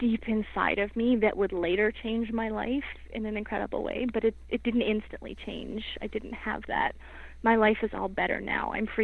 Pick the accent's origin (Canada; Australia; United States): Canada; British Columbia; I grew up in British Columbia. It was in Alberta. I didn't move back to BC.